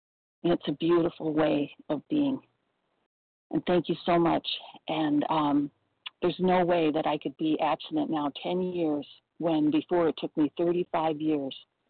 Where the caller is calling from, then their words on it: California, United States; recovered compulsive overeater in Southern California.